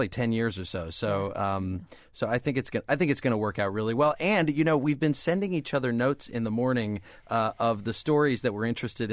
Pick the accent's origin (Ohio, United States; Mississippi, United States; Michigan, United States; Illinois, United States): Illinois, United States; Champaign; I grew up in Champaign, Urbana. I started doing radio at a very young age